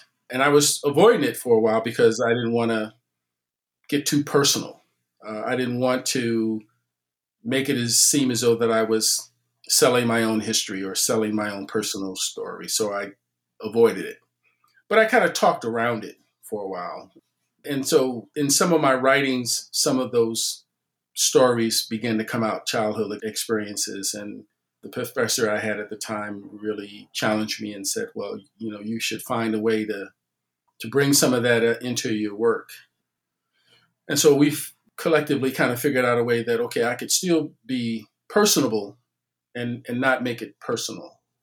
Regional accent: Chicago, Illinois, United States; I was actually born and raised in Bronzeville, and so it serves as a reference point for me.

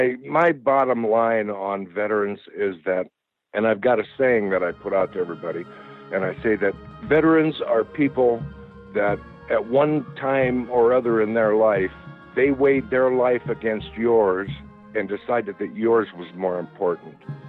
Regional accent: Sioux City, Iowa, United States; also born or lived in Charleston, South Carolina / England; I came back here to Sioux City, and I was recruiting back here in my hometown.

